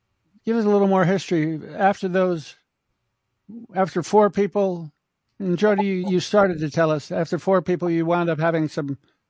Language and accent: English; Bernardsville, New Jersey, United States; Now, at some point, I connected with your group because I grew up in Bernardsville.